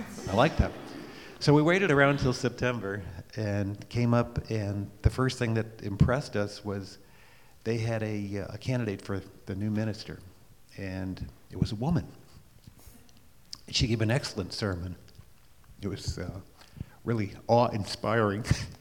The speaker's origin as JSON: {"language": "English", "region": "East Coast", "country": "United States", "tie": "born or raised there", "lives_now": "St. Louis, United States", "said": "Gloria and I grew up on the East Coast and have fond memories of during our courtship going out to Provincetown and playing in the dunes."}